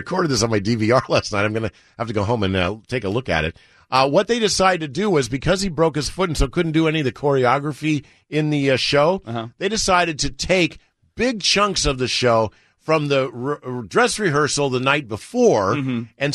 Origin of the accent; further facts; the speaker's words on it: Miami, Florida, United States; I grew up in Miami where people speak Spanish and their kids speak English.